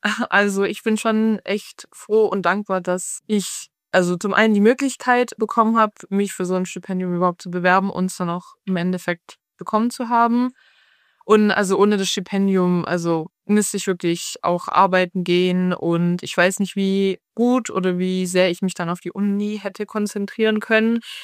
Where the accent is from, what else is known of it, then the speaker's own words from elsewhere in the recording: Baden-Württemberg, Germany; Ich komme ja eigentlich aus dem Süden von Deutschland, aus dem wunderschönen Baden-Württemberg.